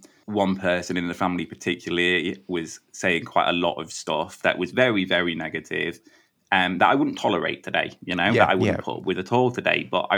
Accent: Manchester, North West England, United Kingdom; I grew up in Manchester, but I grew up in kind of a small suburb of Manchester.

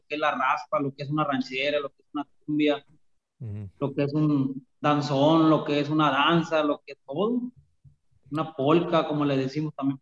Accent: Coyotitán, Sinaloa, Mexico; Y soy de Coyotitán, Sinaloa, originario de Coyotitán, Sinaloa. Coyotitán, municipio de San Ignacio, Sinaloa.

